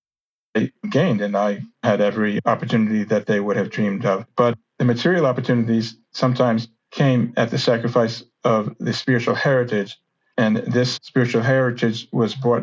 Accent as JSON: {"language": "English", "town": "Great Neck", "region": "New York", "country": "United States", "tie": "born there", "said": "I was born in Great Neck, Long Island, to a very Jewishly identified family, but not a particularly religious one."}